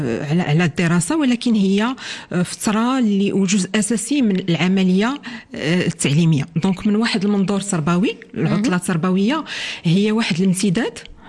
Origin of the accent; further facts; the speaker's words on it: Morocco; غنديروا واحد الحاجه اللي ما بعيداش بزاف على الثقافه ديالنا كمغاربه